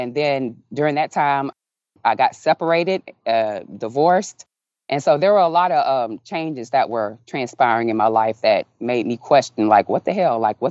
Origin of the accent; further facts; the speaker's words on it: Florida, United States; I was in Fort Lauderdale because I'm originally from Florida.